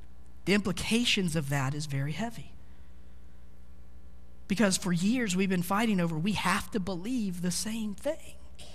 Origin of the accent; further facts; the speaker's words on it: Georgia, United States; I told you I grew up in Georgia